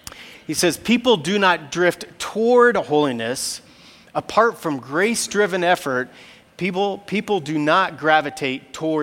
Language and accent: English; Colorado Springs, Colorado, United States; and I grew up in Colorado Springs, and I learned to swim at this little, at the pool in Colorado Springs